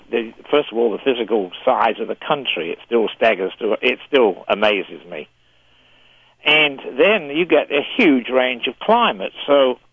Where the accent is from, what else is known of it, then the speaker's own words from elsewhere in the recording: England, United Kingdom; I was born in England and raised in England and educated in England. I went to university in Leicester in the centre of England